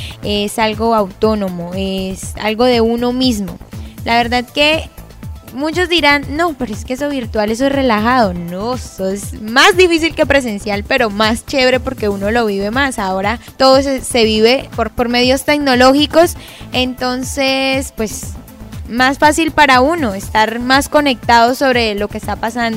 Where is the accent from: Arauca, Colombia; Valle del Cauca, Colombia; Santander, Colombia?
Valle del Cauca, Colombia; Restrepo; born there; Yo nací en Restrepo, Valle del Cauca. De allá es toda mi familia, del Valle del Cauca.